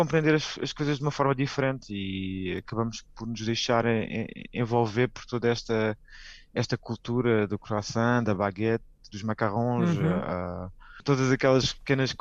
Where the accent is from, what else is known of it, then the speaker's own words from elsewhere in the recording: Faro, Portugal; also born or lived in Lisbon; Eu sou natural de Faro, como a Alice disse, eu vivi anos em Lisboa